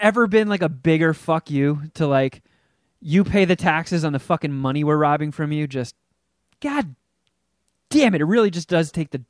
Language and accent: English; Canada; Oh! Sorry, guys. I'm Canadian.